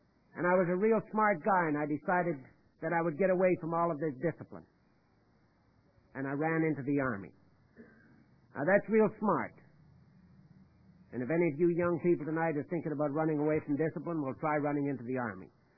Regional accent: Prince Albert, Saskatchewan, Canada; I'm from Prince Albert, Saskatchewan.

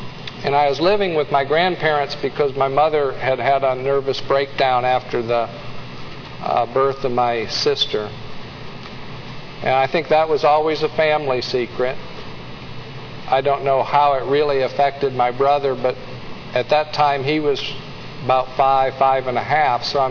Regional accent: Ashland, Ohio, United States; I grew up in Ashland, Ohio, and so it's nice for me to live away from where my parents are, mostly my mother.

